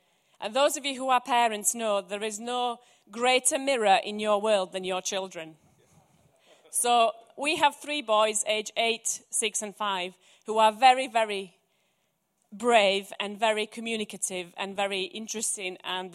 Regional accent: Croatia; I remember when I grew up in Croatia

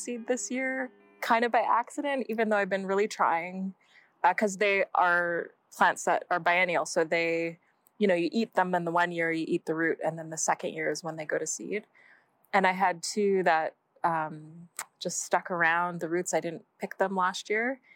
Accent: Edmonton, Alberta, Canada; And I grew up here in Edmonton. I'd been away for quite a long time, like a couple decades. But I've been back now, I think like 5 or 6 years, maybe 5.

